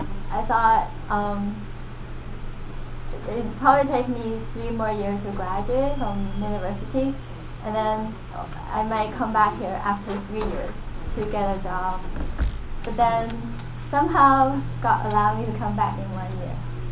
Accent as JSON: {"language": "English", "town": "Vancouver", "region": "British Columbia", "country": "Canada", "said": "I'm from Vancouver and I was here last year during the summer"}